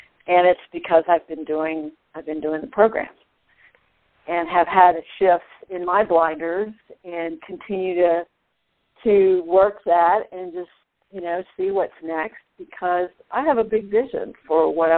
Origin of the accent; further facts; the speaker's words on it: Houston, Texas, United States; I was right in the middle of all this coaching clients from Houston, which I came from Houston.